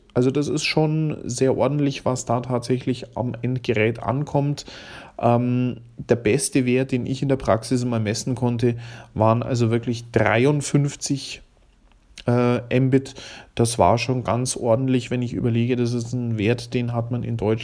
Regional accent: Austria; Heute hat doch niemand mehr ein Festnetz, also zumindest bei uns in Österreich.

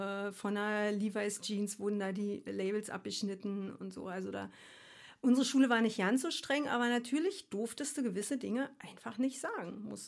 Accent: Berlin, Germany; also born or lived in Frankfurt / Darmstadt / Australia / Switzerland; Genau, ich bin, nicht in Köpenick. Ich komme ursprünglich aus Ostkreuz.

